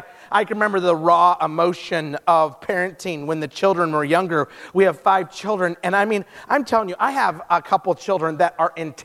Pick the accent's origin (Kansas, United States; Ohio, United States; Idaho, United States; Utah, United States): Idaho, United States; Twin Falls; I'm from Idaho, and I just met somebody who was born in Idaho or grew up in Wendell. That's like 30 minutes from where I grew up.